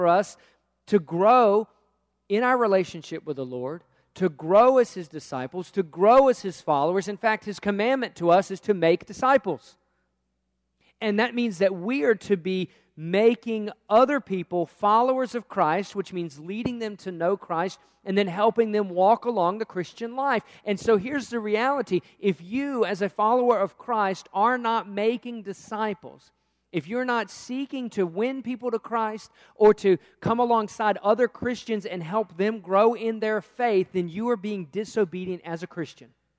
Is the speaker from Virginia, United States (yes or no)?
yes; Virginia, United States; Born and raised in the South. I was in Virginia, it is in the South.